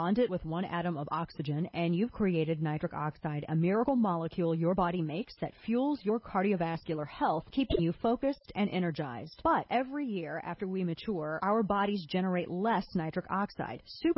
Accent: St. Louis, Missouri, United States; if you live in the St. Louis area, my hometown

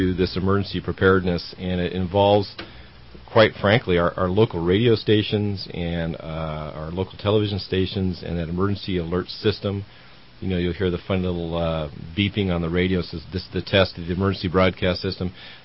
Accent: San Bernardino, California, United States; And, I grew up in San Bernardino. We had a fire there once called a Panorama Fire, and several hundred homes got burned down.

